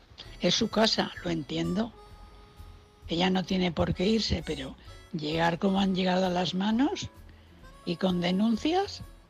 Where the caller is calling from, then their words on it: Valencia, Valencian Community, Spain; de Valencia.